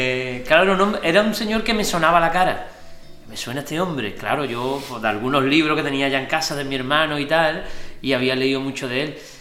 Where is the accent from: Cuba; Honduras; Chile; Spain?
Spain; Andalusia; Yo vengo del barrio del Pópulo, barrio humilde donde los hayan casi, si no el que más.